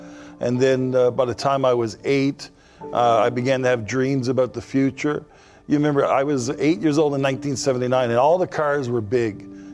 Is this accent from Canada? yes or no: yes; Northern Canada, Canada; we're from Northern Canada. There's only about 100,000 people who live further north than where I was born.